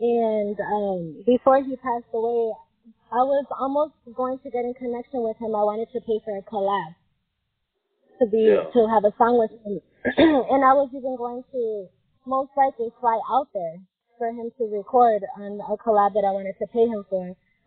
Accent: Michigan, United States; Yes, Michigan, the state.

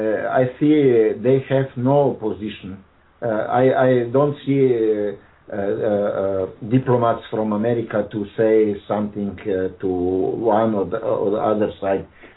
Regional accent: Slovenska Bistrica, Drava, Slovenia; English is a second language; I'm coming from Slovenia, Slovenska Bystrica, and I wish you a good day for all Americans and all people around the world.

